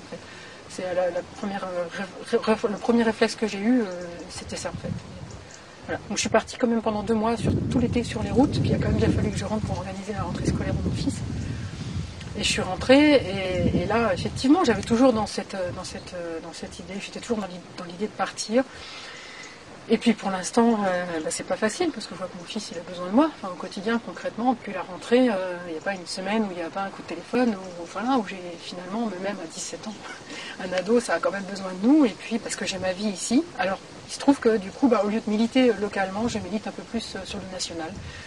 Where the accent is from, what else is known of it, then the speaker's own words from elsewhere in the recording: Verdun, Grand Est, France; Puis je suis de Verdun. Donc quand on est de Verdun, on se souvient qu'il ne faut pas baisser les bras